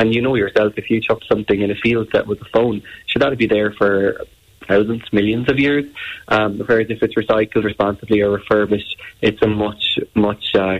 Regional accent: Ireland; And I think as Irish people, we're quite aware and quite guilty of having old devices

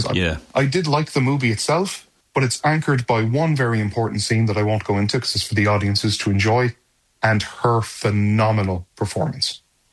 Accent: Ireland; And I'm proud to say, as an Irishman, the only other Irish person I can think

